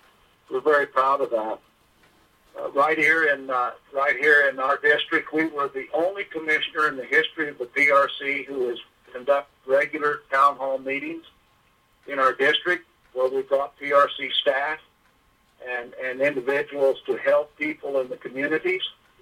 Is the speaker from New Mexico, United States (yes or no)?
yes; Corrales, New Mexico, United States; now in Williamsburg, United States; I'm a native New Mexican. I was born and raised in Corrales, New Mexico.